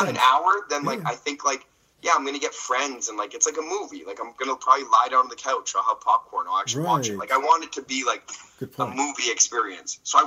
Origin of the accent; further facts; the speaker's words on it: Canada; it's like one of our only ways to make money as Canadian comedians.